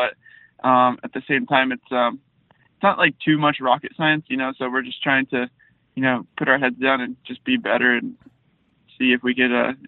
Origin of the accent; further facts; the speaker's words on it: New Mexico, United States; since I'm from New Mexico and I'm, I guess, Mexican, they always call me like jokes and stuff like